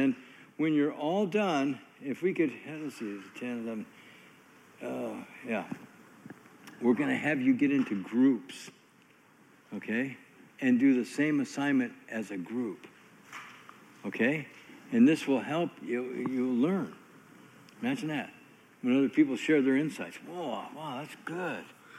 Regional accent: Michigan, United States; born there; moved away; My wife was born in California. I was born in Michigan, so. Yeah, Michigander. Moved to California in 1964. So my mom could get a job. Couldn't get one in Michigan.

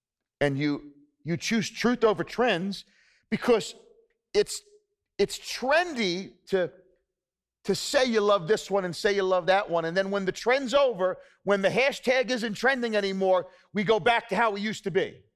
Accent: United States; That's how I see it here as an American

